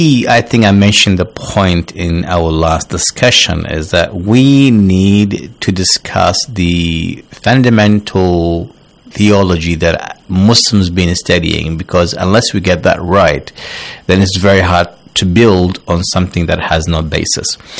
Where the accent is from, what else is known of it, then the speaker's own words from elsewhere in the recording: Australia; accent: Australian; I am from Australia, as you can tell from my accent.